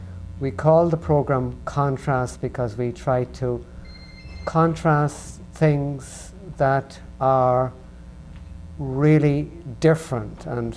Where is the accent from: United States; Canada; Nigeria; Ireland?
Ireland; being Irish myself. I don't think I have much of an Irish accent, but I just hear a little tweeny bit. And I was back in Ireland this year